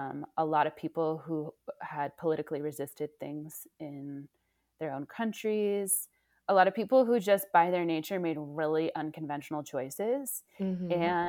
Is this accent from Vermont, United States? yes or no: no; Oakland, California, United States; also born or lived in Indiana / New York City / Ashfield, Massachusetts